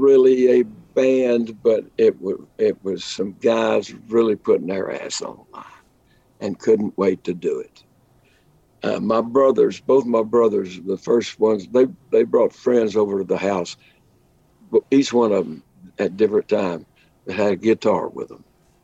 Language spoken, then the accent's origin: English; Lubbock, Texas, United States; I grew up in Lubbock, Texas, hub of the plains, the Llano Estacado, as the Spaniards called it.